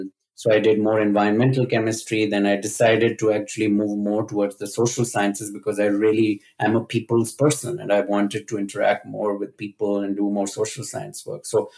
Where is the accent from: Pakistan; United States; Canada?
Pakistan; English is a second language; I started doing just small experiments at home and growing up in Pakistan, and I enjoyed chemistry